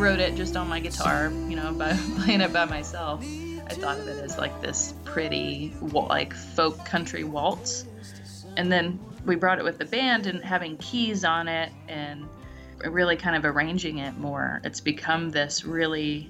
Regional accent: Collinsville, Illinois, United States; also born or lived in Greenville; now in Effingham, United States; Yeah, I grew up in Collinsville. I lived with my mom. My parents have been divorced since I was little, so I ended up moving in with my dad in Greenville, and that's where I went to high school.

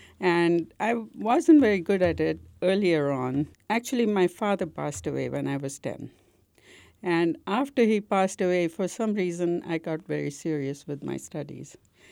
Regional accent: Pune, Maharashtra, India; Well, I grew up in India, in Pune

